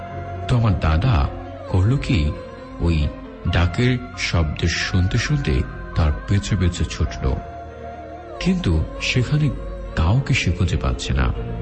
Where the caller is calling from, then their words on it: Dhaka, Dhaka Division, Bangladesh; আমি ঢাকা মিরপুর এক থেকে বলছি